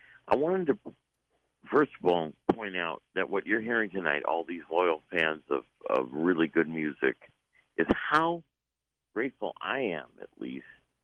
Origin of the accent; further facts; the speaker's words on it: Indiana, United States; Yeah, I'm from Northwest Indiana near Chicago